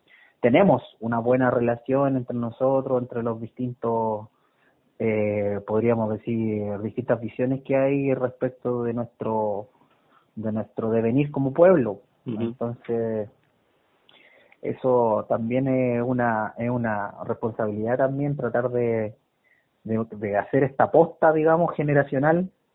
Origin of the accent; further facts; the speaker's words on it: Purén, Araucanía, Chile; yo vengo de Purén, de allá son mis padres y mi familia, paterna y materna, y bueno, mi padre … mi madre